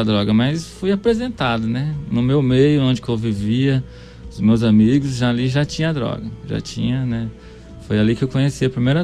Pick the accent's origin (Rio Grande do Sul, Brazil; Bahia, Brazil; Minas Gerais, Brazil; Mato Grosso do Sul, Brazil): Mato Grosso do Sul, Brazil; Dourados; Eu sou aqui de Dourados, sou nascido aqui, criado aqui.